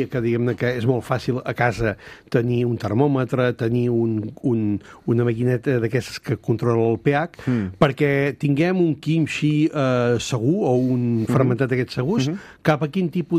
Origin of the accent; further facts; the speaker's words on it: Catalonia, Spain; jo que sóc de la Garrotxa